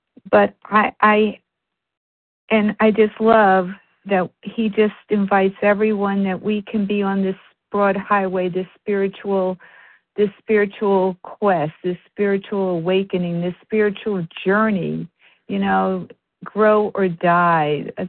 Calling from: New Hampshire, United States; I'm actually calling from New Hampshire. I'm listed in New York, though.

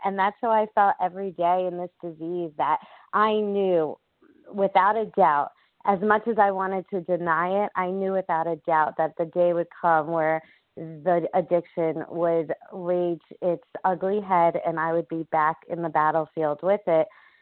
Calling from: New York, United States; Good morning, everyone. … from New York.

